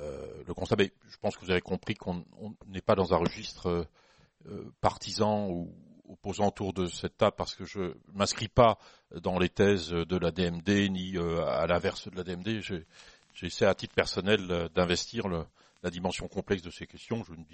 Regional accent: Bourgogne-Franche-Comté, France; Mais je viens de Franche-Comté, donc j'ai une forme d'utopie probablement.

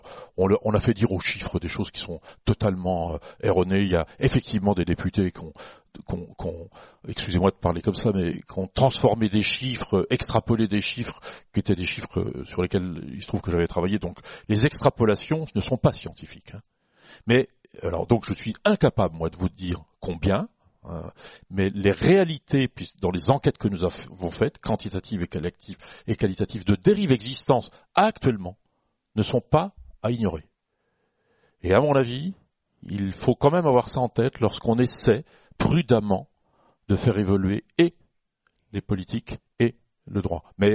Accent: Bourgogne-Franche-Comté, France; Mais je viens de Franche-Comté, donc j'ai une forme d'utopie probablement.

